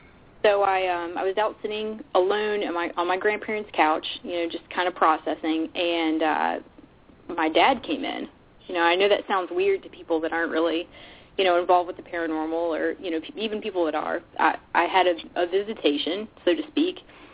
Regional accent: Blackstone, Virginia, United States; I grew up in Blackstone, Virginia. Ended up moving to Richmond.

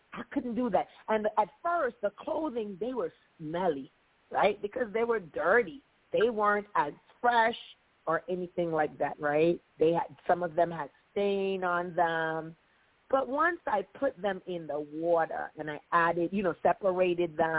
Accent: Jamaica; The next thing for me is that growing up in Jamaica, I love to do, whenever you do the laundry outside

